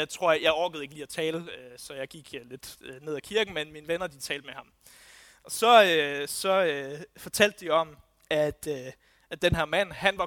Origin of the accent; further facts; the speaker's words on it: Odense, Region of Southern Denmark, Denmark; det vidste jeg ikke, og jeg kommer fra Odense